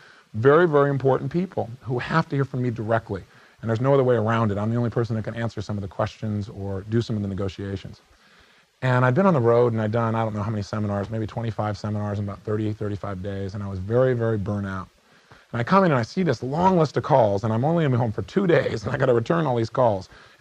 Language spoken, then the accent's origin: English; California, United States; I mean, after all, I'm from California.